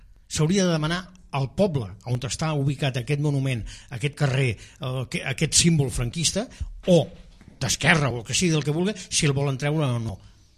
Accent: Tarragona, Catalonia, Spain; jo sóc de Tarragona i lògicament m'atira, no?

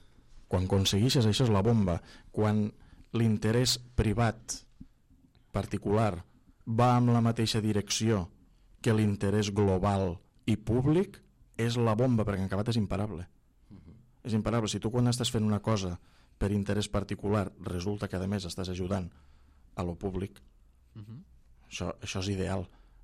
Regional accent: L'Ametlla de Mar, Catalonia, Spain; quan tu abans dies soc de l'Ametlla de Mar

